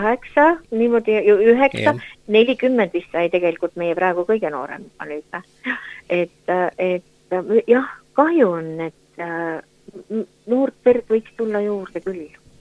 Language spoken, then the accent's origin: Estonian; Saare County, Estonia; ma olen küll siit Saaremaalt